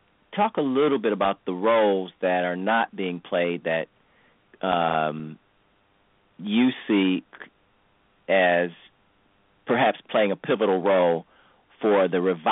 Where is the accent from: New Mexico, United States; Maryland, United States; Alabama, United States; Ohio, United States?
Ohio, United States; Cleveland; Right now, we've had Ferguson, New York, my hometown, Cleveland.